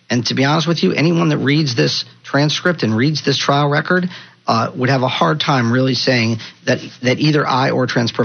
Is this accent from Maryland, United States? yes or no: yes; Maryland, United States; I grew up in Maryland. I did go to Rehoboth Beach for summers